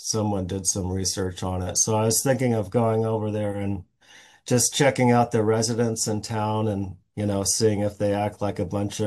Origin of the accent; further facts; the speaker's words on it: Vermont, United States; born there; But so I was born in Vermont